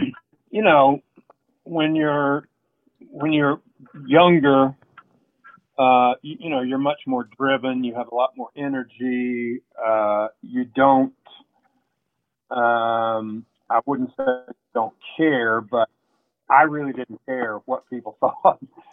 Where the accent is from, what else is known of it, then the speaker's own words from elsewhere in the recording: Cedartown, Georgia, United States; And so he had a job working at this little, in my hometown, Cedartown, Georgia.